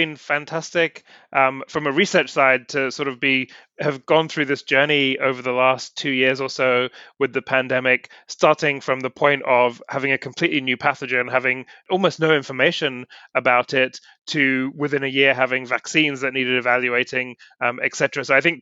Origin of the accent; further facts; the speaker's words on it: London, United Kingdom; I came back to the UK to start my pediatric clinical training and did that in London, which is my hometown and still very dear to me.